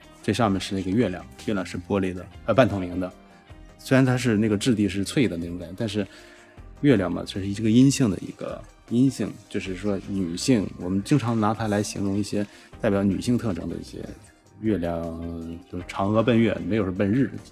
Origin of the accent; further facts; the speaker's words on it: Beijing, China; 我是来自北京的艺术家